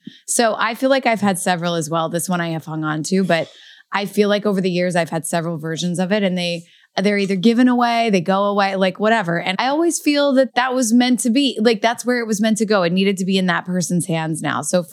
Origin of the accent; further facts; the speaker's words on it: Louisville, Kentucky, United States; was from reading this book that had been actually recommended to me by a friend from Louisville in my hometown.